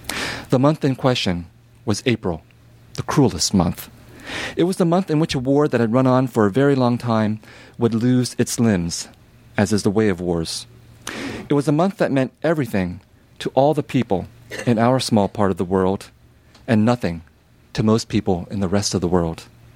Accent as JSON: {"language": "English", "town": "San Jose", "region": "California", "country": "United States", "tie": "born or raised there", "said": "I was growing up in San Jose, California during the 1980s, and I would go to these Vietnamese community celebrations"}